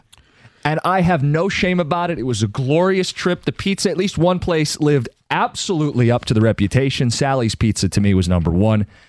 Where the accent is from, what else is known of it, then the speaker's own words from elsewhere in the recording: Michigan, United States; We'd say, oh, we're from Michigan.